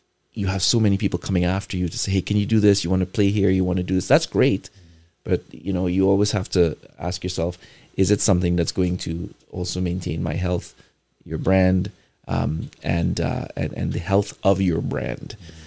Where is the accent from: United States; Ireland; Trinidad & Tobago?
Trinidad & Tobago; moved away; growing up in Trinidad, soca was, you grew up with soca